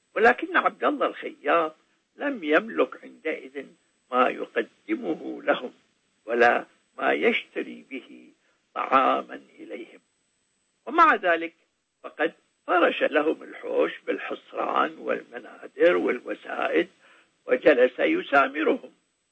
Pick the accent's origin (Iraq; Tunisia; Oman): Iraq; اسم شائع عندنا في العراق